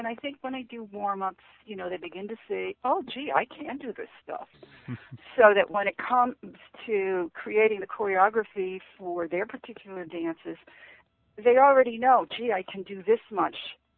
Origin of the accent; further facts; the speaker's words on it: Connecticut, United States; moved away as an adult; now in Virginia, United States; So since I moved here to Virginia in the last 10 years, I stopped teaching. But mm-hmm. in my home state of Connecticut, I taught creative dance for many years and modern dance.